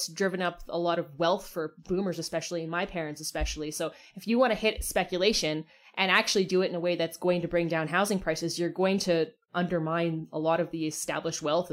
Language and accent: English; Burnaby, British Columbia, Canada; I grew up in Burnaby.